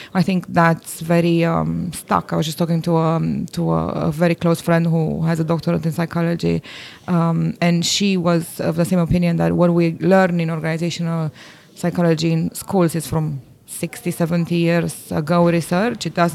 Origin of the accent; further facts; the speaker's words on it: Bucharest, Romania; I grew up in Bucharest.